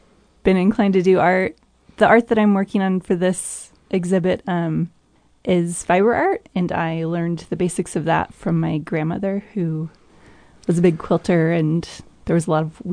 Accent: Colorado, United States; I'm originally from Western Colorado, so very much the same as Carbon County.

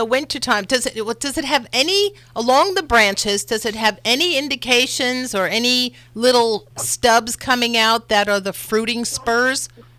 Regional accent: New York, United States; because I grew up with that in New York, and then when it came out here, everybody's going, oh, this new variety, Honeycrisp.

